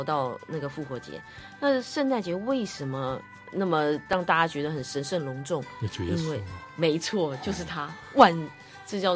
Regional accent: Taiwan; born there; 他们是在台，我们都是在台湾出生的

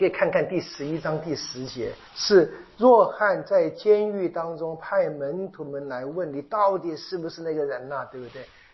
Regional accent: Taiwan; 对我们台湾人怎样？讲一下，对不对？

